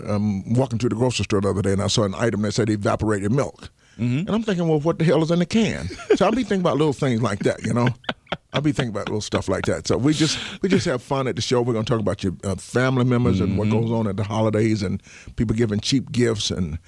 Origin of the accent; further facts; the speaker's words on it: Atlanta, Georgia, United States; when I lived my hometown in Atlanta, you let this much snow come down they got snowed in.